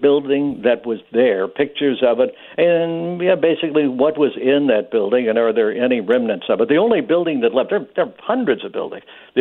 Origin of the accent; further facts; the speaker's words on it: St. Louis, Missouri, United States; But this is so memorable about St. Louis music and growing up in St. Louis.